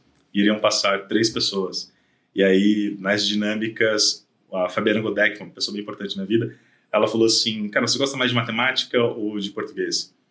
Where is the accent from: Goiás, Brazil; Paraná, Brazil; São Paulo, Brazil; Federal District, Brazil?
São Paulo, Brazil; Matão; now in São Paulo, Brazil; vim lá do interior de São Paulo, Matão, não sei se você já ouviu falar, e cresci no interior. Depois eu vim para São Paulo para estudar sobre tecnologia, na verdade para estudar, para crescer em São Paulo. Vim para cá muito jovem